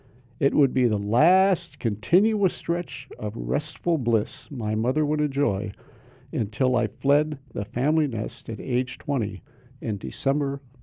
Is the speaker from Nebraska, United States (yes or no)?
yes; Nebraska, United States; And I tell you what, growing up in Nebraska, a lot of it was, "I'm bored, Mom. What is there to do?"